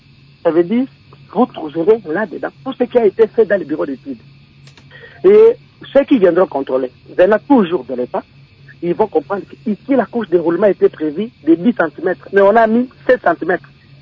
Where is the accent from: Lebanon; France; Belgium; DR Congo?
DR Congo; Kalima, Maniema; des travaux qui doivent être exécutés à Kalima, chez moi, au Maniema